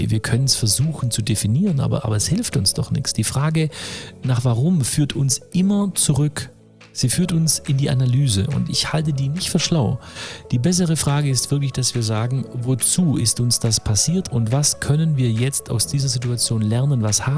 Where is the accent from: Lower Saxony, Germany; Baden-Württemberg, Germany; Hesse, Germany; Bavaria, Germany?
Baden-Württemberg, Germany; Oberjettingen; aufgewachsen in einem kleinen Dorf in Oberjettingen zwischen Herrenberg und Nagold. Also wirklich totales Land. Also bis wir 2 Jahre alt waren, war ich in Nagold.